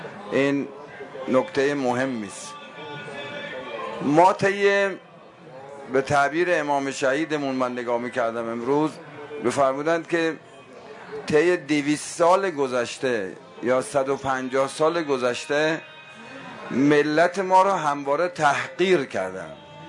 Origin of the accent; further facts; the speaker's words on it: Iran; پرسیدن اهل کجایی، گفتم که من اهل ایرانم، تا گفتم اهل ایرانم